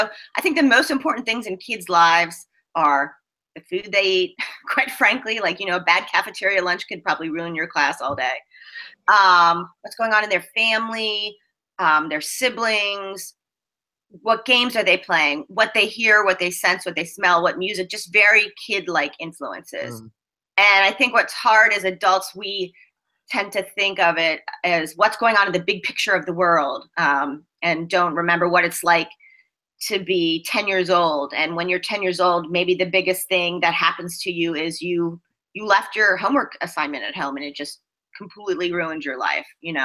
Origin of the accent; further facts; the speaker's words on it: Pennsylvania, United States; I grew up in Pennsylvania, and we had a pretty free-range childhood.